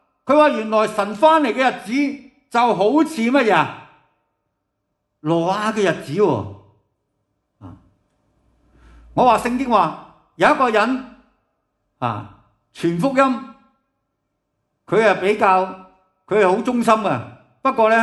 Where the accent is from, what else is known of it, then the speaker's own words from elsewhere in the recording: Hong Kong; 或者有人我哋香港人就会讲，我哋好似只蚁咁嘅啫。